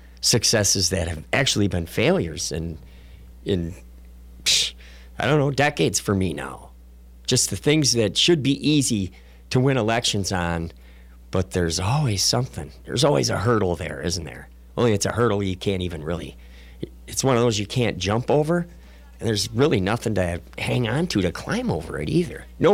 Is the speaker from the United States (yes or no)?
yes; United States; as an American citizen, I would probably find myself quite embarrassed meeting people from other places